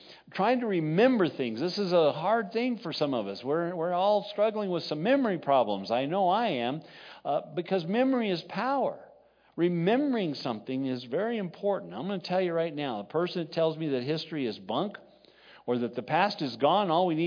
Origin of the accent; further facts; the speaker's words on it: Texas, United States; also born or lived in New Mexico; I grew up in Texas and southern New Mexico, and so remember the Alamo was a pretty big deal there